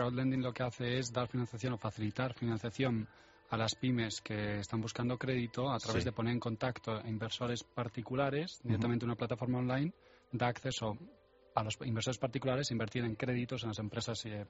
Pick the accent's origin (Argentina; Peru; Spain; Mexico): Spain; Creo que, como buen español, sí